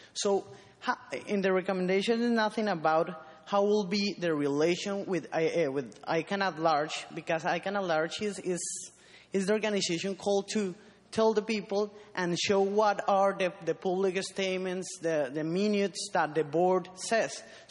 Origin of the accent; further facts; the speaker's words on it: Colombia; I'm from Colombia.